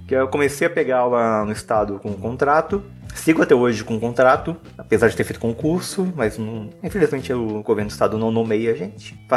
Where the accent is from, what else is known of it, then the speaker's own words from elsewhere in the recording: Rio de Janeiro, Brazil; Era próximo aqui da minha cidade, né, que eu sou do interior do Rio, pertinho daqui, 300 quilômetros.